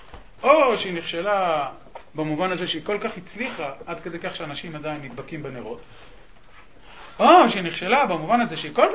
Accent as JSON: {"language": "Hebrew", "town": "Herzliya", "region": "Tel Aviv District", "country": "Israel", "tie": "born or raised there", "said": "אני גדלתי בסביבה מאוד, בעיירת פיתוח מאוד מאוד מאוד חילונית, שמה הרצליה פיתוח."}